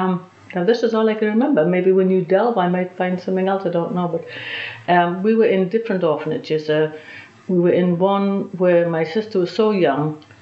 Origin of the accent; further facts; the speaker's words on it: Crown Point, Indiana, United States; born there; I was born in Crown Point, Indiana, USA, in 1931.